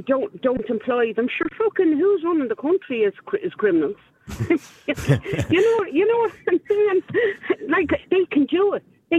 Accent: Dublin, Leinster, Ireland; I'm going to say Dublin, because I'm from Dublin.

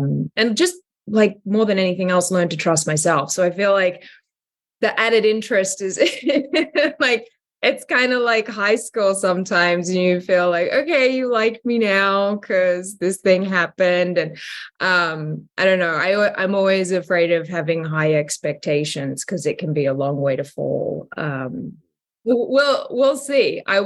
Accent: Australia; accent: Australian; Do you know, I've never actually worked in my natural accent. I've never been Australian for a character.

